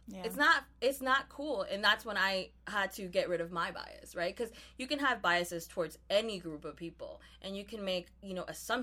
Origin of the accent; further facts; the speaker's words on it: Mexico; I'm Mexican. I come from Mexico. Like, that's it.